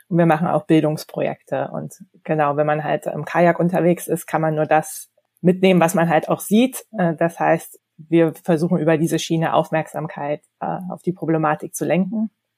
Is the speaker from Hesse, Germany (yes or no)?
no; Berlin, Germany; Bin nach vielen Jahren im Ausland und an den Küsten und auf dem Meer durch Corona wieder in Berlin, in meiner Heimatstadt, gelandet